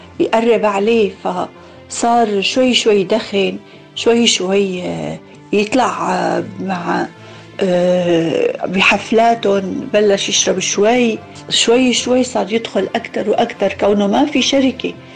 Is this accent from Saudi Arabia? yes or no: no; Syria; moved away as an adult; also born or lived in Lebanon; طلعنا من سوريا بال 2012، قعدنا بلبنان سنتين.